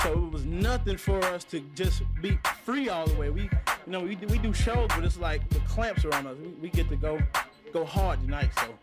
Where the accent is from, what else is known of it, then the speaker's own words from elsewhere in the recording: Atlanta, Georgia, United States; I'm from Atlanta, GA.